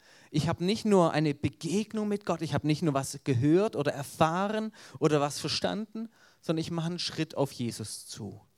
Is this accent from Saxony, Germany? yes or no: no; Baden-Württemberg, Germany; accent: Swabian; obwohl ich meinen schwäbischen Akzent nicht unterdrücken kann, verstehen mich die meisten